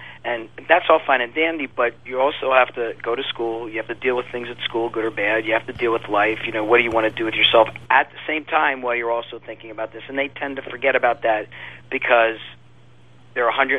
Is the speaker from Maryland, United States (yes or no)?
yes; Baltimore, Maryland, United States; because I grew up in Baltimore